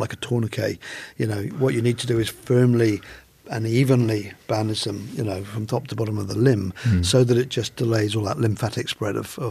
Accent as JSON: {"language": "English", "region": "England", "country": "United Kingdom", "said": "Oh, mate, I'm an Englishman."}